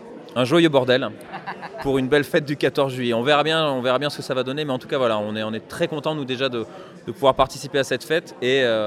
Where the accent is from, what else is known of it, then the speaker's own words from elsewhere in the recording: France; accent: French; avec mon accent anglais français, c'est un peu difficile